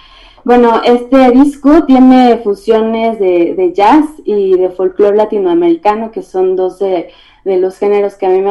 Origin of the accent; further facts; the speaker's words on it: Toluca, State of Mexico, Mexico; soy de la ciudad de Toluca, soy compositora, guitarrista y bueno, también hago canciones. Soy egresada del Conservatorio de Música del Estado de México.